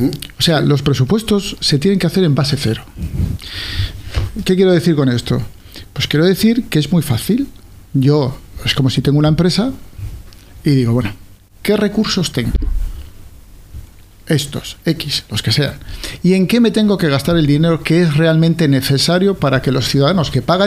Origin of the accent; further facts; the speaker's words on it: Basque Country, Spain; yo no soy alicantino, yo soy del País Vasco, y con todo lo que conlleva pues el estar en el País Vasco cuando uno era joven y vivir lo que vivíamos